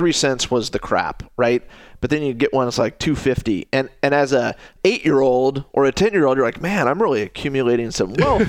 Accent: Ames, Iowa, United States; And I grew up in Ames over by the mall

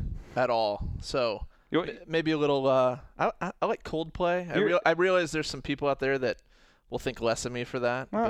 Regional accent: Ames, Iowa, United States; now in Ankeny, United States; Born and raised in Ames. Been around Iowa State athletics my whole life, frankly.

